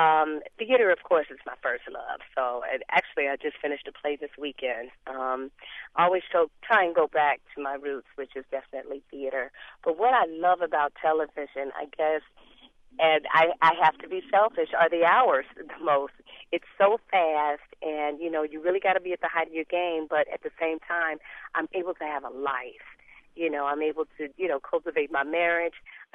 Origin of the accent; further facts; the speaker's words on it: Los Angeles, California, United States; I grew up in South Central Los Angeles, so it kept my mind focused.